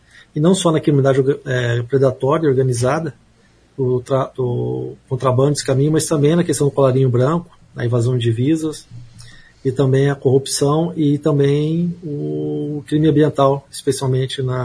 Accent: Maringá, Paraná, Brazil; moved away as an adult; also born or lived in Mato Grosso; Eu sou natural de Maringá, nasci aqui, me estudei aqui, fiz o curso superior de Direito aqui também na Universidade Estadual de Maringá e daqui só saí realmente para assumir as funções de delegado de Polícia Federal em 2003.

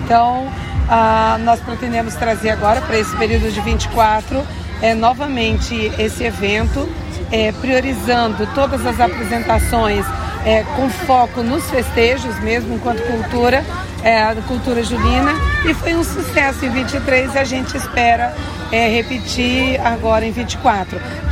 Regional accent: Northeast Region, Brazil; now in Maringá, Brazil; Eu que sou nordestina, eu tenho muito do São João.

